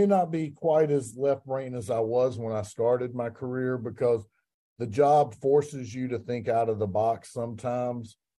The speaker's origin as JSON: {"language": "English", "town": "Wilson", "region": "North Carolina", "country": "United States", "tie": "born or raised there", "said": "I was born in Wilson, so Parker's Barbecue down east is the barbecue I grew up on here, vinegar-based."}